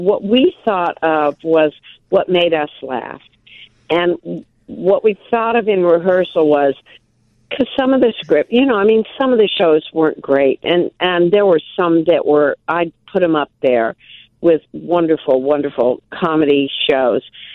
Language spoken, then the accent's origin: English; Milwaukee, Wisconsin, United States; But we're from Milwaukee.